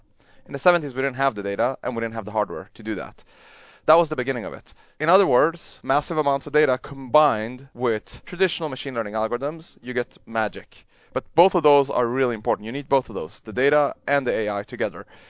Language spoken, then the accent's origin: English; Sweden; I was actually a researcher here in Europe. I grew up in Sweden.